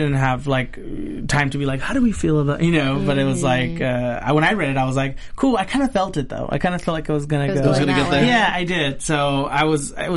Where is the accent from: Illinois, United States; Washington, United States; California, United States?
California, United States; West Covina; I grew up in West Covina. I went to school there.